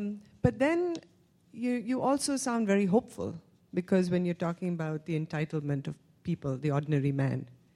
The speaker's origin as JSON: {"language": "English", "country": "India", "tie": "born or raised there", "moved": "yes", "lives_now": "United States", "said": "I mean, I grew up in India, but I've lived in America for a long time"}